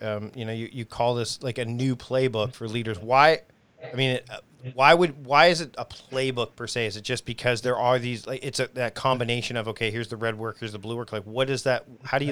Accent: Canada; because I'm a Canadian, I'm like, red and blue.

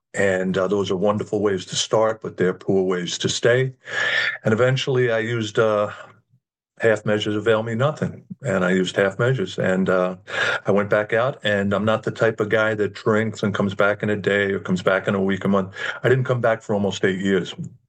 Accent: Bronx, New York, United States; I'm a bum from the Bronx who got sober by with the nice people who took me in.

